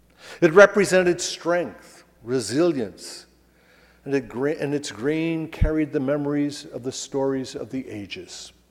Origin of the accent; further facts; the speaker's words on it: New Jersey, United States; which growing up in New Jersey, I believed existed for the purpose of educating us New Jerseyans